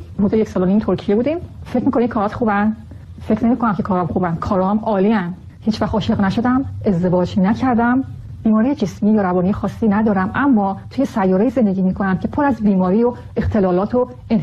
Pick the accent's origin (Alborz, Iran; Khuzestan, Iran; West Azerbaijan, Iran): West Azerbaijan, Iran; Urmia; توی ایران شهر ارومیه به دنیا آمدم، متولد ماه فروردین، توی ایران بزرگ شدم، دست چپ هستم.